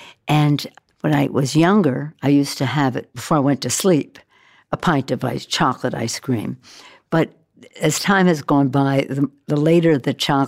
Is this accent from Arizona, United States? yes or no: no; Baltimore, Maryland, United States; I was born and raised in Baltimore